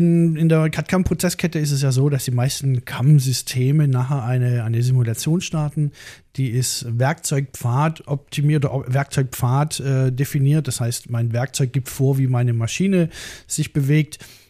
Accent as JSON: {"language": "German", "town": "Oldenburg", "region": "Lower Saxony", "country": "Germany", "said": "ich komme aus Oldenburg, Flachland"}